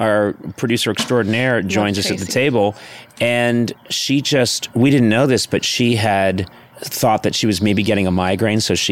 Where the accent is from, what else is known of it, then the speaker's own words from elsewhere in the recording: Ireland; as my face and head started rotting, as when an Irish man gets older, it rots like old fruit in the sun.